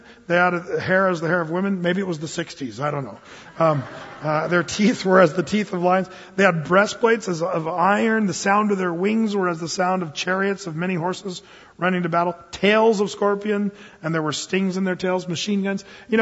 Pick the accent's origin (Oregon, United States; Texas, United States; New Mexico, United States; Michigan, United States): Oregon, United States; When I grew up in Southern Oregon, you know, the summers are hot down there, but they get lots of large grasshoppers.